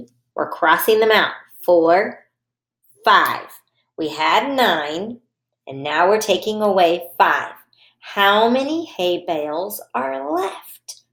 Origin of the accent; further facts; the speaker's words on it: Texas, United States; accent: Texas; I might have to bring out my Texas accent because we're down on the farm.